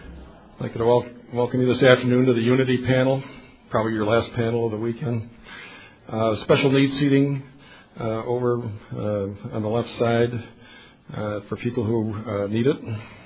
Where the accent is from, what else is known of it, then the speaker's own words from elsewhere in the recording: Michigan, United States; I'm an alcoholic. I'm from Michigan, everybody.